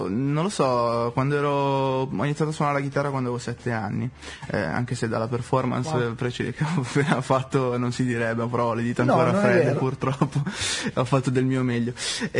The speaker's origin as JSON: {"language": "Italian", "town": "Monza", "region": "Lombardy", "country": "Italy", "tie": "born there", "said": "Sì, sono nato a Monza."}